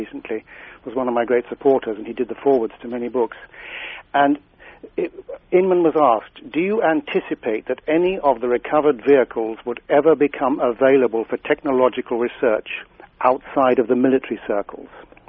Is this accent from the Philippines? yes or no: no; England, United Kingdom; Being English and quite relatively young at the time, I thought, well, you know, we English, we don't talk to people unless we've been introduced.